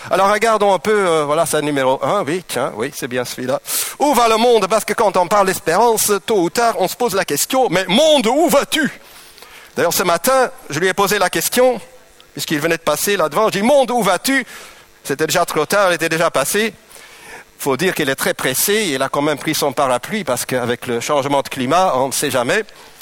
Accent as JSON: {"language": "French", "region": "Flanders", "country": "Belgium", "first_language": "nl", "second_language": "French", "said": "Comme vous avez remarqué, j'ai un petit accent, hein. C'est pas un accent, germanique, germanophone, comme certains d'entre vous. Je suis néerlandophone. Ah! Une race assez bizarre. Ce sont les flamands, pas les flamands roses, mais les flamands belges."}